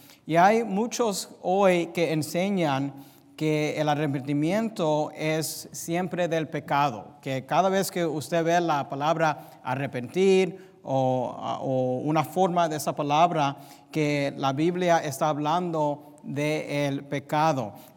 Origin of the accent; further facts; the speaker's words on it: United States; first language en; Spanish is a second language; Y como yo crecí en los Estados Unidos y crecí primeramente hablando inglés, yo no conozco mucho de los dichos de la gente en español.